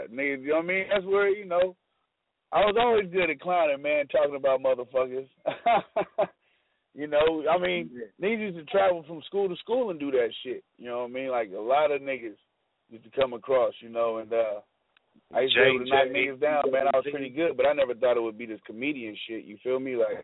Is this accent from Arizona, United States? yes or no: no; Fairfield, California, United States; Nah, I'm from Fairfield, bro. You know, I'm from Fairfield. So, you know, 707.